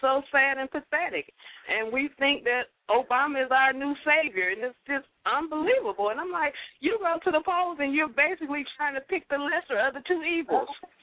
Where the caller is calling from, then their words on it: Detroit, Michigan, United States; I'm calling from Detroit, Michigan.